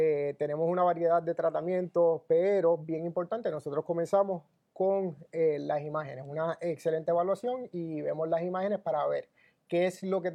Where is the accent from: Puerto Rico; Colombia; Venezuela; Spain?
Puerto Rico; Moca; moved away as an adult; also born or lived in Florida; soy natural de Moca, Puerto Rico. Hace 10 años salí de Puerto Rico en búsqueda de ampliar mis conocimientos.